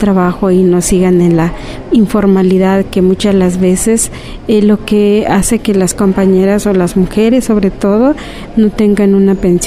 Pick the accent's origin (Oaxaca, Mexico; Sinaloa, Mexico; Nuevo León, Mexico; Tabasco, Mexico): Oaxaca, Mexico; now in Mexico City, Mexico; yo vine del estado de Oaxaca para el DF y empecé a trabajar como empleada del hogar. Trabajé durante 22 años